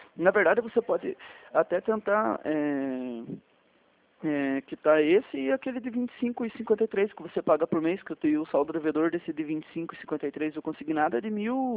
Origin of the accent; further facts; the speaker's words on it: Paraná, Brazil; Não, sou daqui do Paraná.